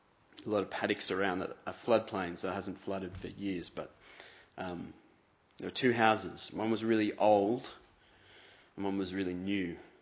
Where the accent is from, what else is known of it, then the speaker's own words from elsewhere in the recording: England, United Kingdom; I met a Scotsman who told me that I had to repent of being an Englishman and embrace my Scottish heritage.